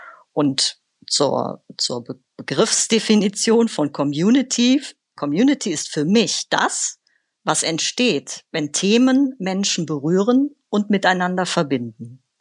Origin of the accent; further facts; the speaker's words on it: Rhineland, Germany; born there; Zum einen bin ich ja gebürtige Rheinländerin und hier im Rheinland sagt man zu allem Gedöns.